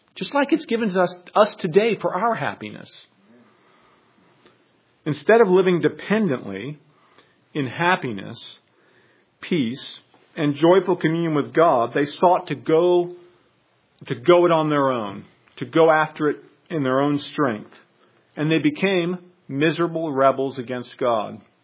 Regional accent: United States; And as an American, I've learned to do that from a culture around me

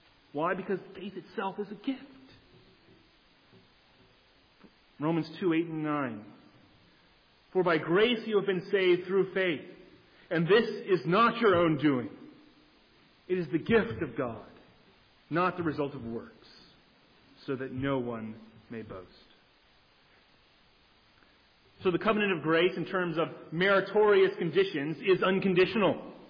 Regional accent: United States; He uses the example of the World Cup, but we're Americans here, so we're going to use the World Series.

